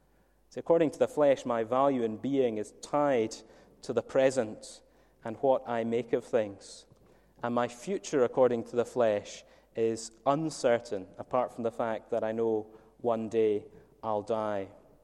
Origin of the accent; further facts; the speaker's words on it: Scotland, United Kingdom; I'm Scottish. I've got three siblings.